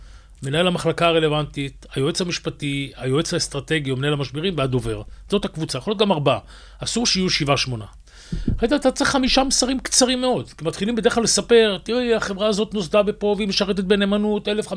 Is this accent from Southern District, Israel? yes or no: no; Tel Aviv, Tel Aviv District, Israel; born there; אני נולדתי ביד אליהו, בן למשפחת פועלים